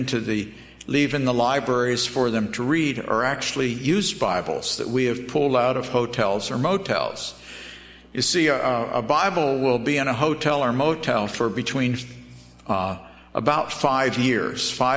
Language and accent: English; North East England, United Kingdom; I'm from Northumberland